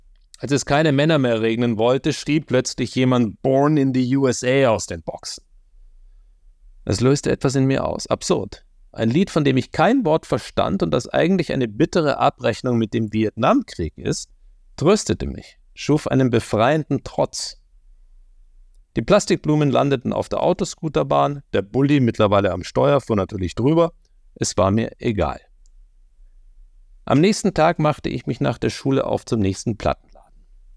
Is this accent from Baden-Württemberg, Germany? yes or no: no; Kulmbach, Bavaria, Germany; in Kulmbach, das ist in Oberfranken, meine Heimat